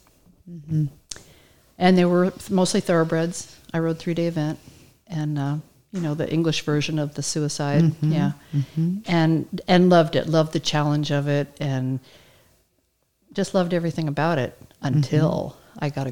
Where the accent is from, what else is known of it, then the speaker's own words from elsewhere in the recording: Rye, New York, United States; no, I grew up in Rye, New York, which is a fairly affluent suburb of New York City, about 40 minutes outside.